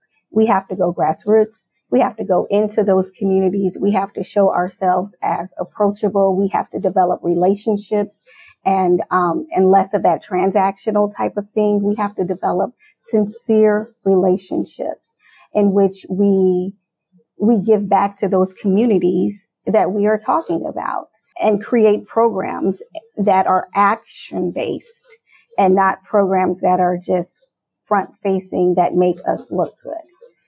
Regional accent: Omaha, Nebraska, United States; I mean, I come from Omaha, Nebraska, where I worked at a performing arts center that presented Broadway shows.

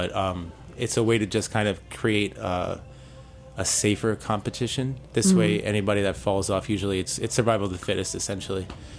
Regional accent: New York, United States; I'm from the Lower East Side, and a couple of my friends are messengers

